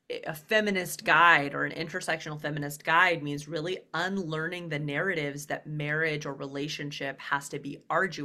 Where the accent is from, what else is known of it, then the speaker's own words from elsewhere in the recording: Birmingham, Alabama, United States; Birmingham, Alabama, is going to weddings where a woman would promise, like I would be there as a 12-year-old, be like, this doesn't seem right for